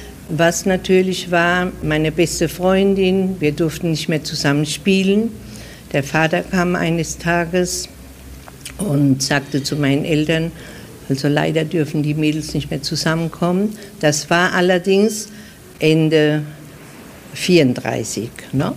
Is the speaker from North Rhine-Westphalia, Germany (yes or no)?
no; Landau, Rhineland-Palatinate, Germany; born there; Geboren in Landau, in der Pfalz, in Deutschland, am 18. Februar 1926. Ich bin 78 Jahre.